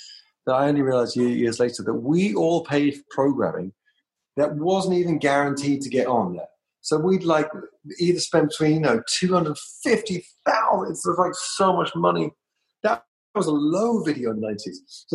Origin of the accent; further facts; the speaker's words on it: London, United Kingdom; I came from London.